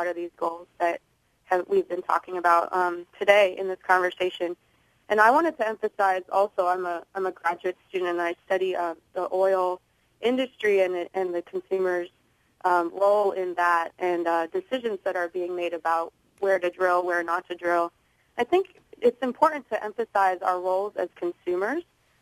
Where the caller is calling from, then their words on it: Oakland, California, United States; also born or lived in San Francisco; Well, I'm also calling from Oakland, as you mentioned, and I noticed that there was a lot of calls from this area. I just moved here, actually, from San Francisco